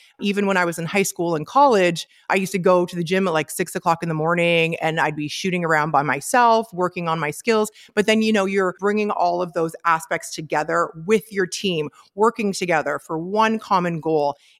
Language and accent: English; Abbotsford, British Columbia, Canada; so I'm from Abbotsford originally. That's where I grew up.